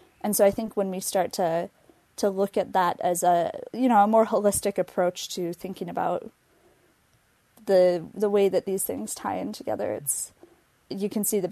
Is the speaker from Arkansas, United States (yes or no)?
no; Minneapolis–Saint Paul, Minnesota, United States; so I grew up in the Twin Cities and was in public school my entire life